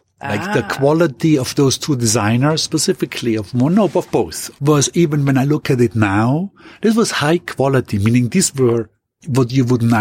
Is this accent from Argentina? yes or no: no; Austria; I grew up in a very large family.